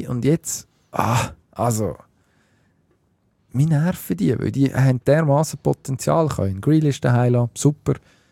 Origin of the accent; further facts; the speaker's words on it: England, United Kingdom; German is a second language; Das würde mir als Engländer, und ich mag die eigentlich, ich würde ihnen gönnen, dass sie mal etwas reissen.